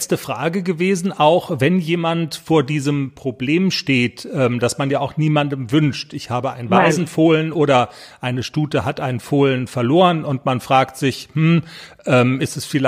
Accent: North Rhine-Westphalia, Germany; im Westfälischen, wo ich herkomme

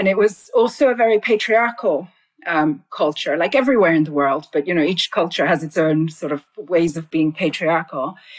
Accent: Lagos, Nigeria; So I grew up in Lagos in Nigeria, which is a very cosmopolitan city.

